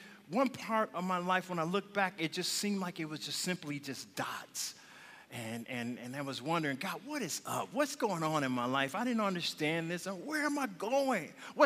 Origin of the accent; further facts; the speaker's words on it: Flint, Michigan, United States; moved away as an adult; I was born and raised in Flint, as many of you know.